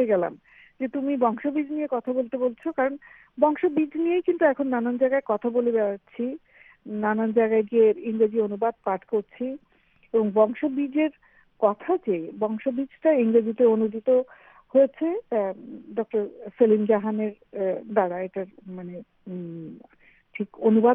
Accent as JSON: {"language": "Bangla", "country": "Bangladesh", "moved": "as an adult", "lives_now": "United Kingdom", "said": "সব ছাপিয়ে ওরকম সময় আমি বাংলাদেশ ছেড়ে চলে এলাম বিলেতে পড়াতে।"}